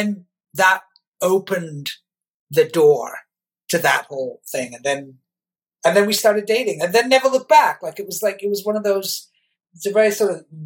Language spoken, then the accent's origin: English; United Kingdom; also born or lived in United States; Like I grew up in the UK and then I grew up in America.